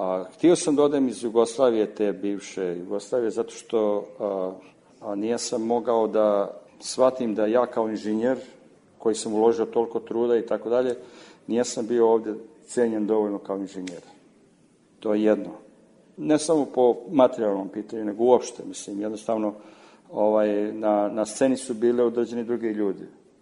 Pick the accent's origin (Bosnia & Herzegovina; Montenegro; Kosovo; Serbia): Serbia; moved away; pogotovo kod nas u Srbiji.